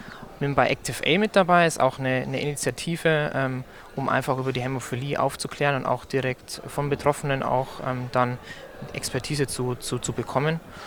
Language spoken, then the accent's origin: German; Augsburg, Bavaria, Germany; 24 Jahre alt, habe eine mittelschwere Hämophilie, Restaktivität so 4-5%. Und komme gebürtig aus Augsburg, da wohne ich auch.